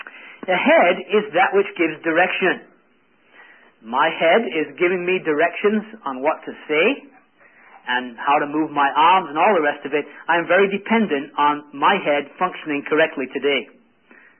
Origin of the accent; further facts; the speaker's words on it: England, United Kingdom; growing up in England, you were taught soccer before you were taught to speak or read.